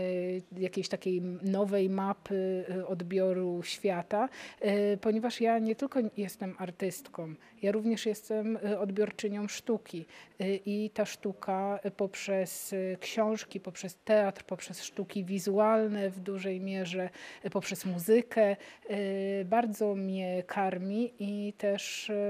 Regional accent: Starogard Gdański, Pomeranian Voivodeship, Poland; Pochodzę ze Starogardu Gdańskiego i z wielką ochotą wracam do Trójmiasta

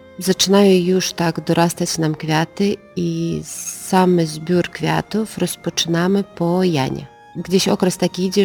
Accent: Lithuania; U nas na Litwie jest inna moda, jeżeli gdzieś wyjeżdżamy poza granicą, tam jest na kolory inna moda.

